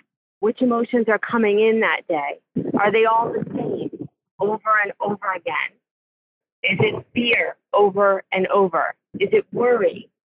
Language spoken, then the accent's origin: English; East Coast, United States; I was raised on the East Coast.